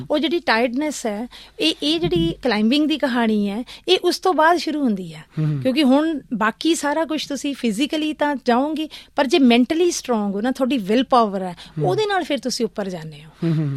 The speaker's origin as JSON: {"language": "Punjabi", "region": "Punjab", "country": "India", "said": "ਮੈਂ ਪੰਜਾਬ ਤੋਂ ਆਈ ਹਾਂ, ਮੈਂ ਪੰਜਾਬ, ਮੈਂ ਪੰਜਾਬੀਅਤ ਦੀ"}